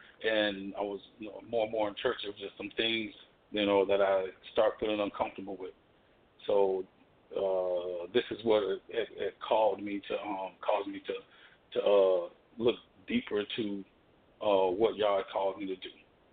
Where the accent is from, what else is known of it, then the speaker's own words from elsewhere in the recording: Colorado, United States; also born or lived in East Texas, United States; now in Texas, United States; I was born here in East Texas, raised in Colorado, moved back here to Texas.